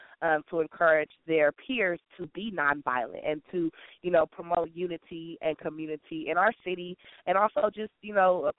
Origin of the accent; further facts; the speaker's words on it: Vallejo, California, United States; also born or lived in Berkeley / Oakland / Richmond; I went through Vallejo Public Schools. I was born in Berkeley, but we moved from Oakland to Richmond, and finally I've been in Vallejo almost 20 years now. So pretty much grew up on the north side of Vallejo, went to the public schools there.